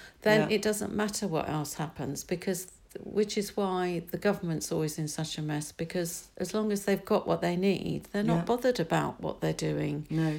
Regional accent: London, United Kingdom; Where am I from originally? Mm. Well, West London, but after I was married, I moved to Buckinghamshire, to Maidenhead.

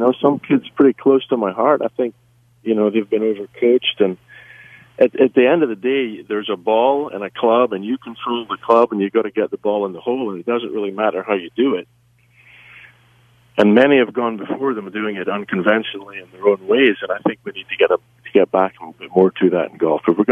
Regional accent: Scotland, United Kingdom; Carnoustie in Scotland, my home country

